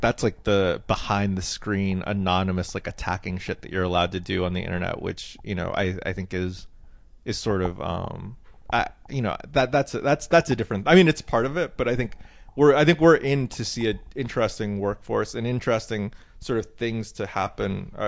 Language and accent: English; Knoxville, Tennessee, United States; growing up in Tennessee was good because it, like, shaped... Being a Korean kid in Tennessee, in Knoxville, forces you to learn how to get along with a lot of different people.